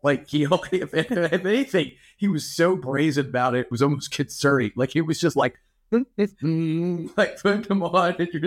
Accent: Oklahoma, United States; I think what's great, what is crazy about like growing up in Oklahoma is like so much of like Oklahoma

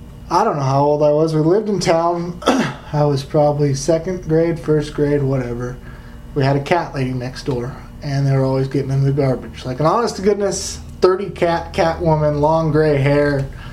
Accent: Wahoo, Nebraska, United States; I grew up there, yeah. That's where I grew up in Wahoo.

